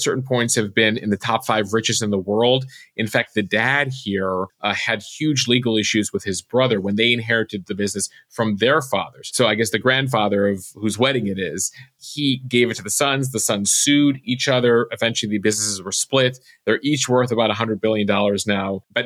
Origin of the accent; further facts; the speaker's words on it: Chicago, Illinois, United States; Jill, fun fact, as a Chicagoan born and raised, many people don't know this.